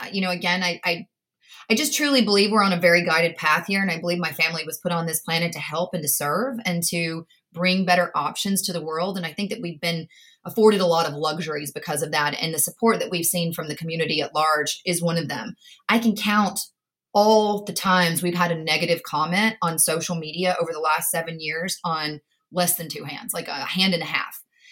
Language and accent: English; Tennessee, United States; now in Los Angeles, United States; my hometown supporting me, which is a very conservative town in the middle of Tennessee. I'm in LA now.